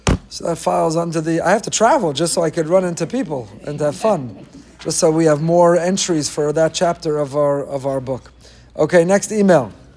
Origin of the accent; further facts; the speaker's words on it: Teaneck, New Jersey, United States; I grew up in Teaneck. I dated and married a girl from Long Island.